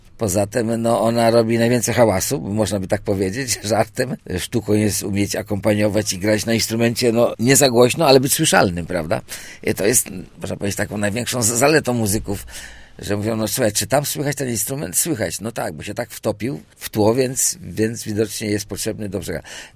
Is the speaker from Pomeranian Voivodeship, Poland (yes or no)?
yes; Starogard Gdański, Pomeranian Voivodeship, Poland; now in Słupsk, Poland; Jakkolwiek urodziłem się w Starogardzie Gdańskim i tam do matury tam przebywałem. Przyjechałem tutaj do Słupska na studia